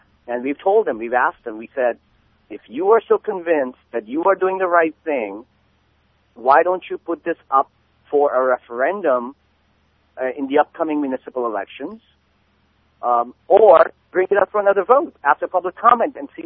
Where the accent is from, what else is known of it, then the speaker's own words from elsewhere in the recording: Pakistan; I grew up in Pakistan under martial law, okay? When I was a kid.